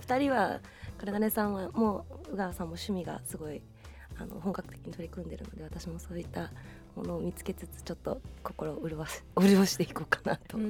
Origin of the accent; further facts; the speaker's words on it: Australia; オーストラリア育ちだから、そういうところに出ちゃうみたいな